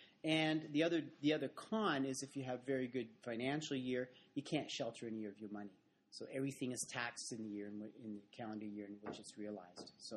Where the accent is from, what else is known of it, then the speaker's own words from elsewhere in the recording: Ontario, Canada; I don't suspect you will since we're all from Ontario in this room right now